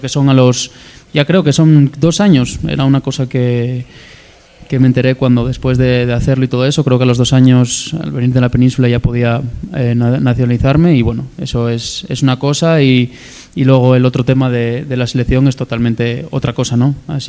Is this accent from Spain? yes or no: no; Mexico; Sí, sí, sí, soy mexicano